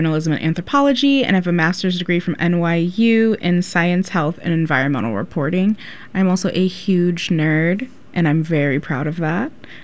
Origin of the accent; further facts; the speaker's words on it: Cleveland, Ohio, United States; I'm originally from Cleveland, Ohio. I come from the Pueblo of Okeawenge with Jicarilla Apache lineage and Isleta Pueblo lineage as well.